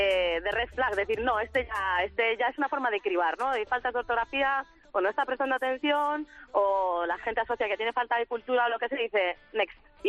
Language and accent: Spanish; Galicia, Spain; Sí, bueno, soy gallega.